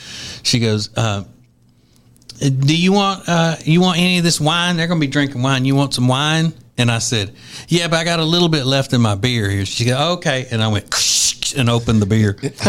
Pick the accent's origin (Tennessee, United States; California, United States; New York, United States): New York, United States; I'm from New York.